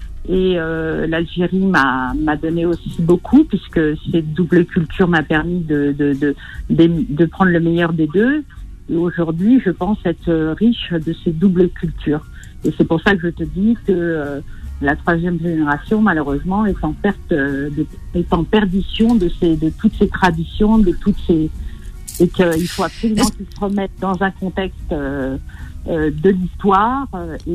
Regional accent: Nanterre, Île-de-France, France; je suis issue d'une double culture. Moi, je suis née à Nanterre. J'ai toujours vécu à Nanterre. J'ai 54 ans.

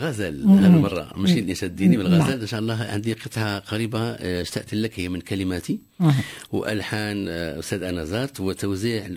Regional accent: Morocco; وكنا إحنا من المغرب

